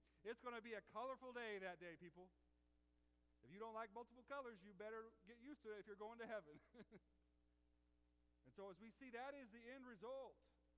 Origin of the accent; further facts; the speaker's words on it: Decatur, United States; now in Memphis, United States; because in my own experience from growing up in Decatur and living in Memphis